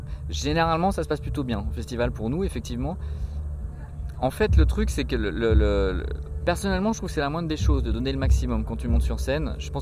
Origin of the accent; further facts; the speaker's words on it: Paris, Île-de-France, France; moved away as an adult; now in Berlin, Germany; je me sens plus étranger depuis que je suis à Berlin, en fait. J'étais à San Francisco avant, enfin je suis parisien à la base, donc pour ceux qui ne connaissent pas, j'ai quitté Paris en 99